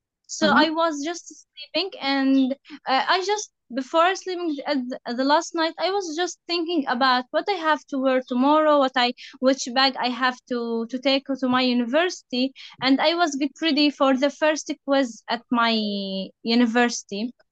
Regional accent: Gaza Strip, Palestine; English is a second language; I'm in the north, but at the first days, we evacuated to Rafah. We have some relatives here.

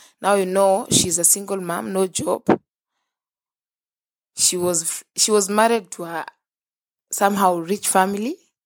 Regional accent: Kenya; I'm from Kenya, Africa. And I'm 23 years old, single mom.

